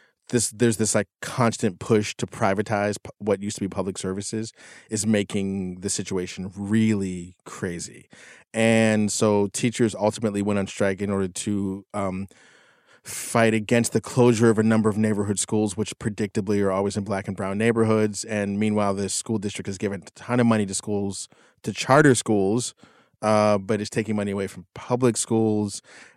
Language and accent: English; McKeesport, Pennsylvania, United States; I went back to my hometown, which is one of the most economically destroyed towns in the nation. This town in McKeesport, Pennsylvania